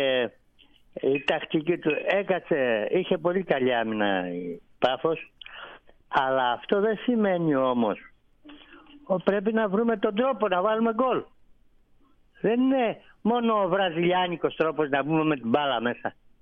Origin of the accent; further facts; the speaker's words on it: Patras, Western Greece, Greece; και είμαι από την Πάτρα.